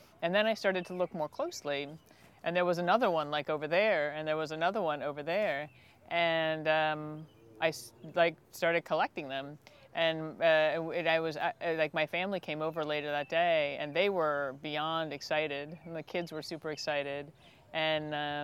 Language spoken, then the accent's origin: English; Michigan, United States; born there; now in Bronx, United States; I wasn't born in New York City. I was born in Northern Michigan, but I've lived in the Bronx for since 2016.